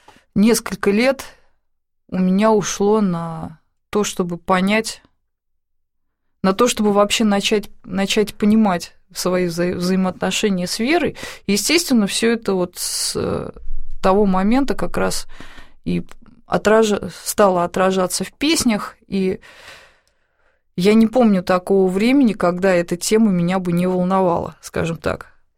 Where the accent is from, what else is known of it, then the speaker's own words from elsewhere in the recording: Moscow, Russia; я коренная москвичка, я в Москве родилась, и поколение моих предков здесь жили. То есть практически все мои предки по материнской, отчасти по отцовской линии, коренные москвичи.